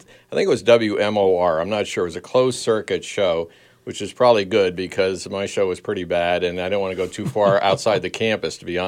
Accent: Bethlehem, Pennsylvania, United States; Well, I grew up right here in Bethlehem, PA, on the north side. Went to Liberty High School, was

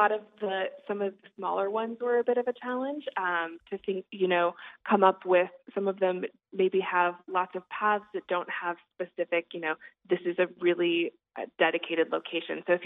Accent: Kansas, United States; I'm originally from Kansas, and the national parks in Kansas didn't make the cut in the first round

